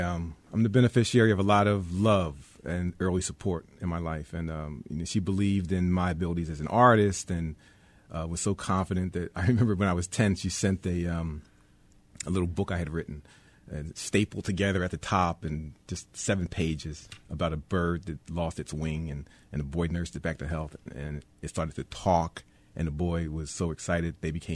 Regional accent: Philadelphia, Pennsylvania, United States; I would, sure. We were financially challenged. I didn't know it, you know. I didn't know it growing up.

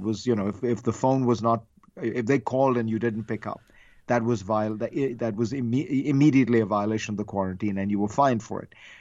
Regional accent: India; I grew up in India

